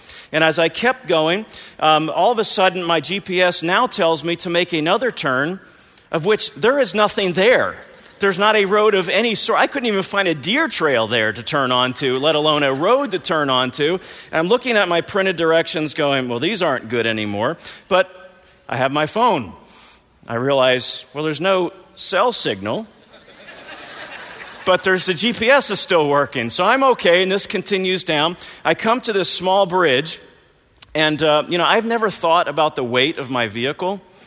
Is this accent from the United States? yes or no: yes; Virginia, United States; And I'm from the South. I grew up in Virginia. And, you know, I've got a little redneck flair to me.